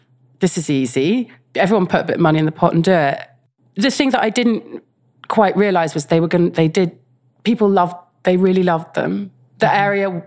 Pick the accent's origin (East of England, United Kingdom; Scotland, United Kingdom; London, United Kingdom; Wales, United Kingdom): London, United Kingdom; I grew up in West London.